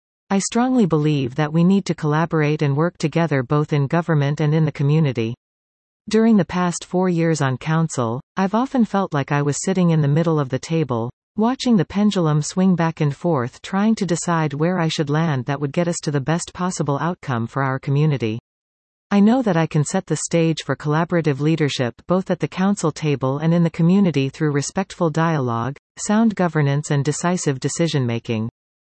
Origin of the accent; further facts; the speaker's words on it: Nanaimo, British Columbia, Canada; also born or lived in northern Ontario; I grew up in Nanaimo and am originally from a small mining town in northern Ontario.